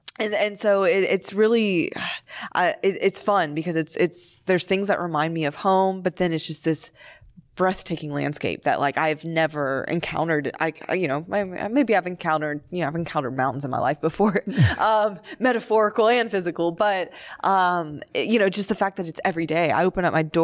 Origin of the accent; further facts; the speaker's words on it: Beaumont, Texas, United States; So no, I mean, so I come from Beaumont, Texas, right? Beaumont.